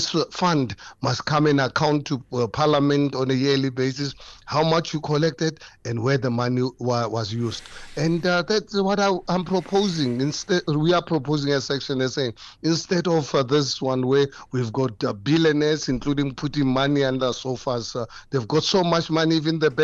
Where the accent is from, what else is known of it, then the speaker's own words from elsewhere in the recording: Hammanskraal, Gauteng, South Africa; I just spent the weekend at a funeral in my hometown in Amanskraal.